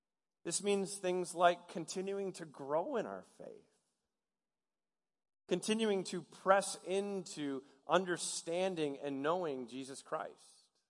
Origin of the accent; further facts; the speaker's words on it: Michigan, United States; and I'm not from Georgia. I grew up in Michigan